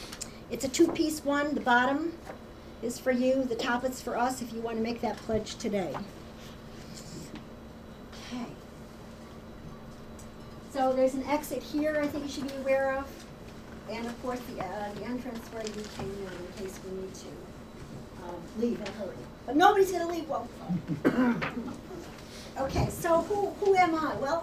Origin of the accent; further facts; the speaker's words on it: New York, United States; So I grew up in Columbia County, and after I moved out of the county, I always came back to visit my parents who owned an apple farm out in North Claverick